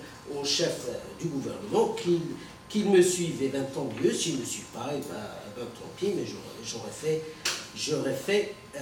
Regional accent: Morocco; chez nous au Maroc

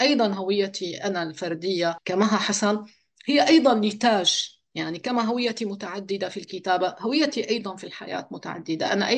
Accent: Syria; moved away; أنا تم استئصالي من سوريا

